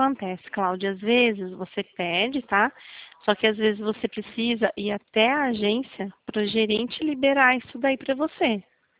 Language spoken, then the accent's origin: Portuguese; São Paulo, Brazil; Eu sou do interior de São Paulo.